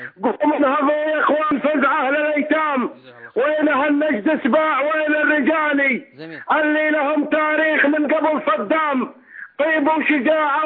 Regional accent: Abu Kamal, Deir ez-Zor Governorate, Syria; now in Saudi Arabia; من السعودية، بس من أهالي البوكمال.

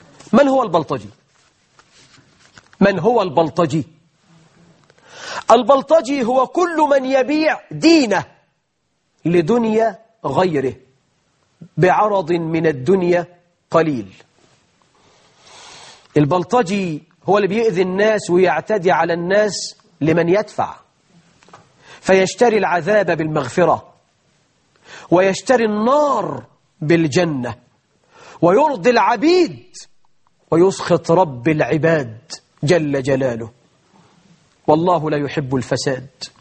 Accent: Egypt; بل عندنا في مصر ولا فخر نساء بلطجيات، واحدة ست شايلة سنجة.

